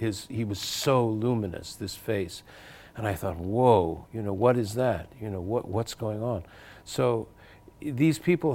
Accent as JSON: {"language": "English", "town": "Santa Barbara", "region": "California", "country": "United States", "tie": "born or raised there", "said": "And I'll give you an example of my hometown again, Santa Barbara."}